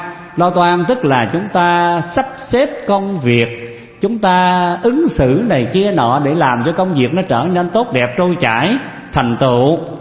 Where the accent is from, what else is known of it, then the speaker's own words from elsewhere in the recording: An Giang, Vietnam; Và quý vị tiểu biết cái vùng miền Tây đó, quê tôi ở vùng Long Xuyên Châu Đốc á.